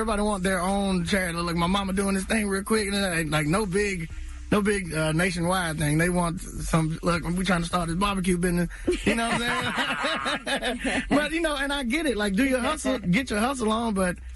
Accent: Tallahassee, Florida, United States; I felt like I wasn't valued in a place that I value so much that it's in my name. You know what I'm saying? Like, it's

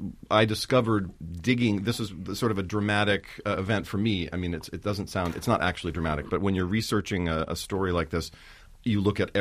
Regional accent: California, United States; I grew up in California in the 70s, in the Bay Area

